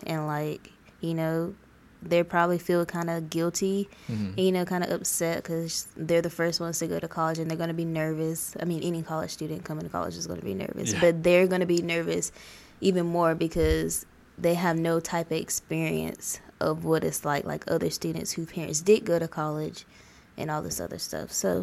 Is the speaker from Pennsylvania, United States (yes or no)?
no; Valdosta, Georgia, United States; Yeah, so I'm from Valdosta, Georgia, which is like 3.5 hours away from Kennesaw. It's literally down south. I'm 17.